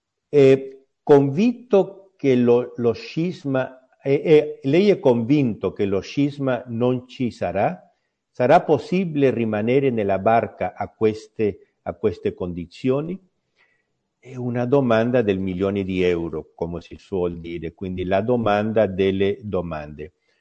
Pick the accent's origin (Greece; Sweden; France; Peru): Peru; moved away as an adult; ho dovuto uscire dal mio paese, il Perù, in esilio per causa della persecuzione comunista